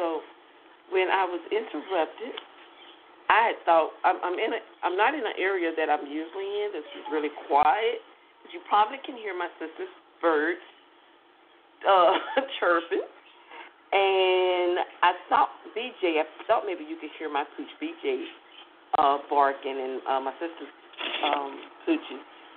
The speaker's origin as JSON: {"language": "English", "country": "United States", "accent": "Texas, Oklahoma, Mississippi", "said": "You all can really hear my accent, can't you? Like, I have this Texas, Oklahoma, Mississippi accent."}